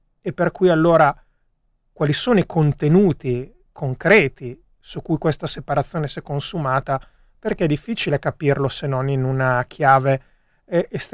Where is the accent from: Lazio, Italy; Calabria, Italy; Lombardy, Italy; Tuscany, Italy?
Lombardy, Italy; Brescia; come si dice nelle mie parti a Brescia